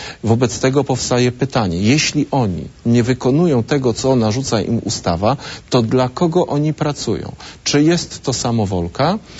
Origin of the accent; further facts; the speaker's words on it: Lublin, Lublin Voivodeship, Poland; Na przykład w Lublinie, gdzie mieszkam, skąd pochodzę i pracuję